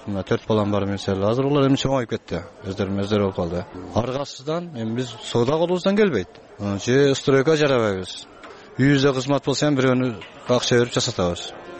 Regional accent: Arpatektir, Osh Region, Kyrgyzstan; born there; 1067 жылы Алай районунун Арпатектер деген айылында төрөлгөнмүн.

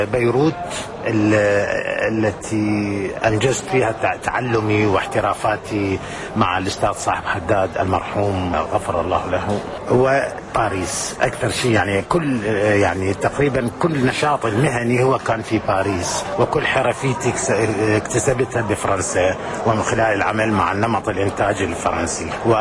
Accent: Iraq; moved away; أنا خرجت من العراق سنة 1974، وكنت مضطرة للخروج للحفاظ على حياتي والحفاظ على إنسانيتي أيضا، ورجعت إلى العراق بعد التحرير مباشرة

